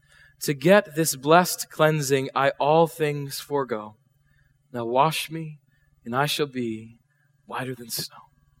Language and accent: English; South Dakota, United States; I grew up in South Dakota, and when I grew up there, I grew up in a small church there, and we used to sing out of hymnals.